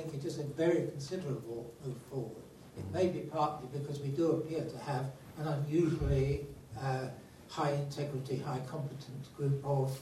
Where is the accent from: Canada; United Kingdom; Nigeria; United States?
United Kingdom; North West England; I come from Cumbria.